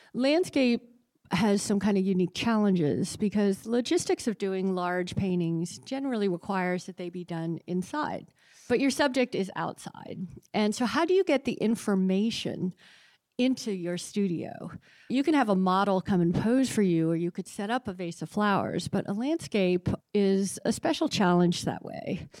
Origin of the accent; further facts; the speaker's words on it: Bethesda, Maryland, United States; Growing up in Bethesda, I was so spoiled by having these wonderful public collections.